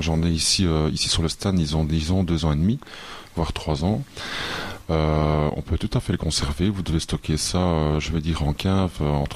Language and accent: French; Namur, Wallonia, Belgium; moi je suis un Namurois pure souche, j'ai 33 ans